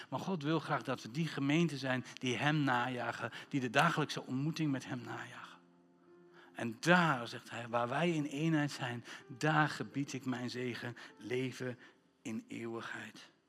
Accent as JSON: {"language": "Dutch", "town": "Ruurlo", "region": "Gelderland", "country": "Netherlands", "said": "Ik kom uit Reurlen, dat is Ruurlo, dat is een klein dorpje."}